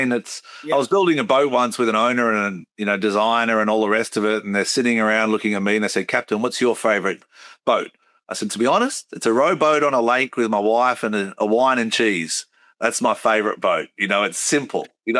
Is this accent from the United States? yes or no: no; Australia; I'm from Australia